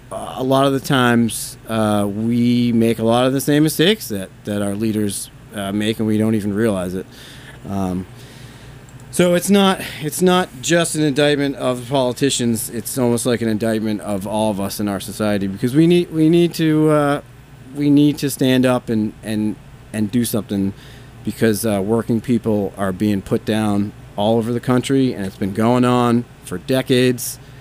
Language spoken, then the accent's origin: English; Middleboro, Massachusetts, United States; Well, so, you know, I grew up in Middleboro, and I still live in Middleboro, and I have a lot of friends there.